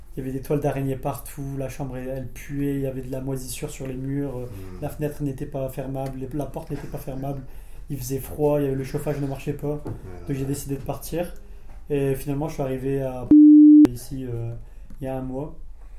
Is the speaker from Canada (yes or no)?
no; France; Moi je suis français, il y a un allemand, un italien et un anglais.